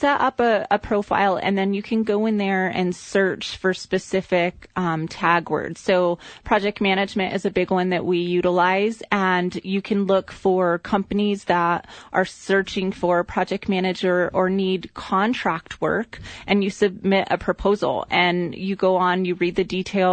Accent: Taos, New Mexico, United States; also born or lived in Florida; now in Albuquerque, United States; So I grew up in Taos, actually, and then I moved to Florida and went to school there. Mm-hmm. But I came back in 2001, and I've been here since.

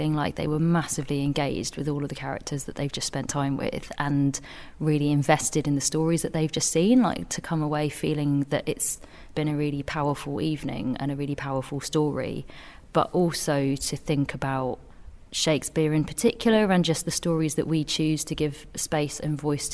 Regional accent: Manchester, North West England, United Kingdom; And because I live in Manchester, it feels exciting to be getting up and saying things in my hometown.

